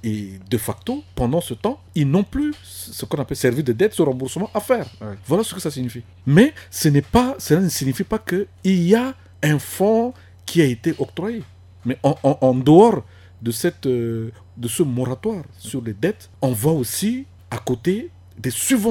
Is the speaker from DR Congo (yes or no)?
no; Central African Republic; centrafricain et citoyen lambda que je suis, je pourrais faire la suggestion suivante au gouvernement de mon pays.